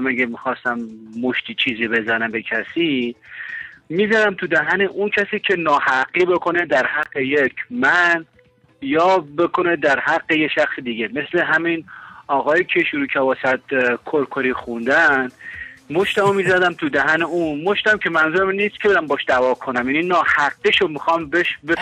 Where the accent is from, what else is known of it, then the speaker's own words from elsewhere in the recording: Tehran, Tehran Province, Iran; من خودم بچه تهران بودم، بزرگ شده تهرانم، از بچگی هم اونجا بودم.